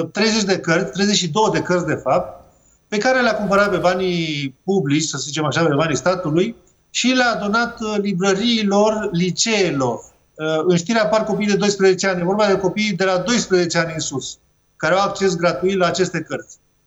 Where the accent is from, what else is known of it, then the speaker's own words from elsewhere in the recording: Romania; cel puțin din perspectiva noastră ca români.